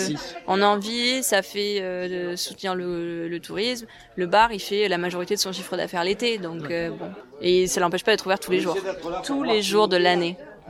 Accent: Marseille, Provence-Alpes-Côte d'Azur, France; also born or lived in Paris; now in Lozère, France; je suis pas parisienne, je suis marseillaise, ou en tout cas provençale. Hein. J'ai été juste hébergée à Paris pendant 9 ans. Mais en fait, j'ai quand même des attaches à Viallas. Donc moi, j'ai de la famille qui est d'ici

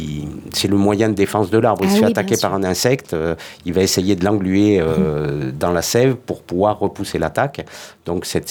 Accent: Occitanie, France; Et chez nous, en Lozère, ces peuplements d'épicéas, on les tient sous haute surveillance

